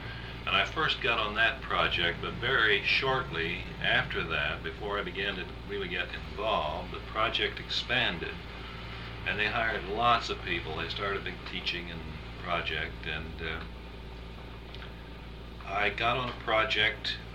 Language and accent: English; Bronson, Kansas, United States; All right, I was born in Bronson, Kansas. That's a small town about 100 miles south of Kansas City. And grew up in Kansas.